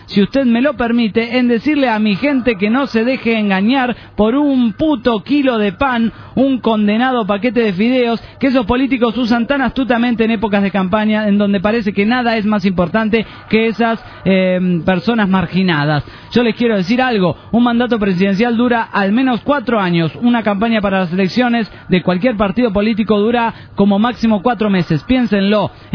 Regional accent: Formosa, Argentina; de Formosa.

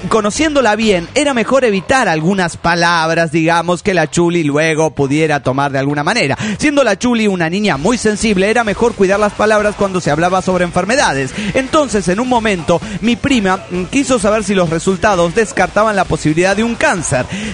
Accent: Ibarra, Imbabura, Ecuador; de Ibarra, Ecuador.

